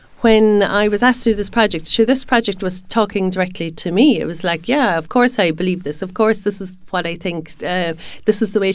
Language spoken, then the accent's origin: English; Ireland; moved away as an adult; I'm coming from Ireland. I'm only going to England.